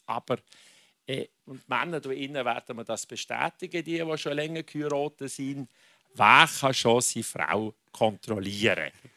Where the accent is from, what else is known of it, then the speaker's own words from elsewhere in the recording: Switzerland; Damit ich in die Medien komme, als Schweizer Botschafter, muss ich interessant sein.